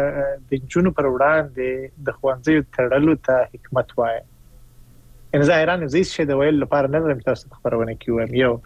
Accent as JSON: {"language": "Pashto", "country": "Afghanistan", "said": "زه د افغانستان ژورنالیست یم."}